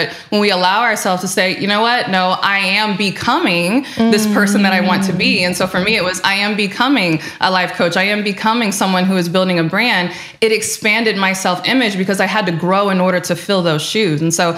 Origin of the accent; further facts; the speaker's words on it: Detroit, Michigan, United States; I grew up in the Metro Detroit area, the Motor City.